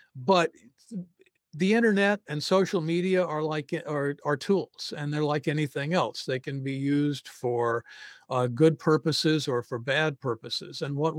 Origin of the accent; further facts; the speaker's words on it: the South, United States; contacts that I have from my youth growing up in the South, people who are still in the red states